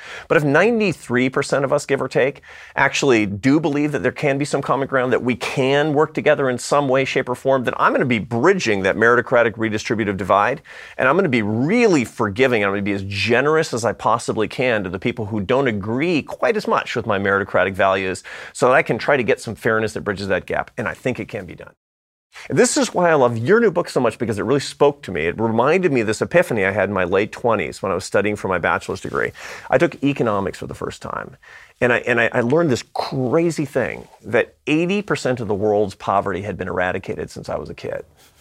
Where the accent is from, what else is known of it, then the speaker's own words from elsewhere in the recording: Seattle, Washington, United States; I mean, I used to be a musician and a college professor, and I come from Seattle, Washington, for Pete's sake.